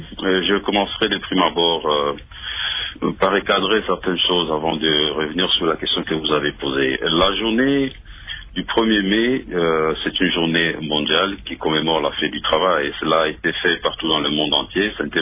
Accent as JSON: {"language": "French", "country": "DR Congo", "said": "Chez nous, en République démocratique du Congo"}